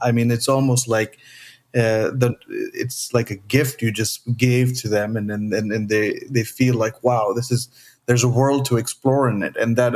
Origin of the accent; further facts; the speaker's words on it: India; now in United States; when I came to America from India